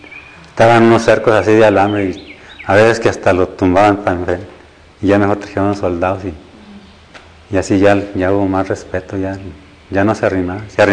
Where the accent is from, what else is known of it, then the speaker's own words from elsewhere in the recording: Zacatecas, Mexico; yo iba allá a mi tierra, a Zacatecas.